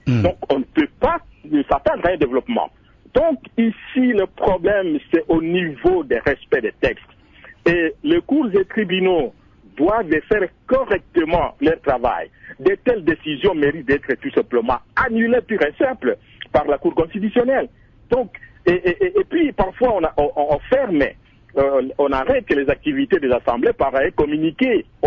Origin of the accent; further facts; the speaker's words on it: DR Congo; chez nous au Congo